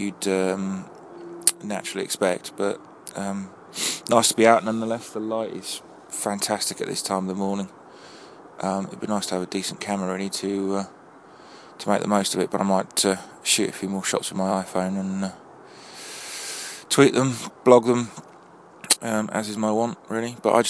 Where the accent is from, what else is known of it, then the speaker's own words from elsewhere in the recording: Honiton, South West England, United Kingdom; You can overlook my hometown, Honiton.